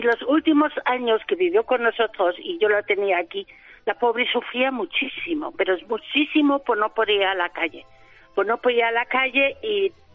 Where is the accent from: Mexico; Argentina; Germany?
Germany; Spanish is a second language; nosotros los alemanes, como vivimos más bien de puertas para adentro y no como los españoles que viven de puertas para afuera, ¿sabes?